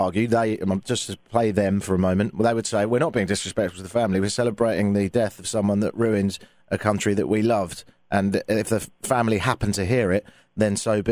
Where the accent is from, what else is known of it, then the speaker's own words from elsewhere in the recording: England, United Kingdom; Might be pushing it, but you know what? I'm English. I'll take it.